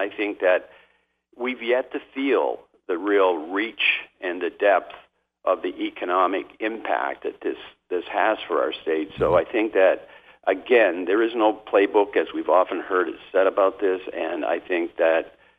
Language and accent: English; Presque Isle, Maine, United States; if you are in a rural area like my hometown of Presque Isle or in that region